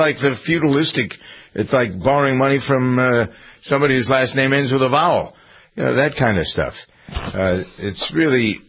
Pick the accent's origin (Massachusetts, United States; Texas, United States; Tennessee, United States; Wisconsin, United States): Massachusetts, United States; Framingham; the fact that I grew up in Framingham and not in Southie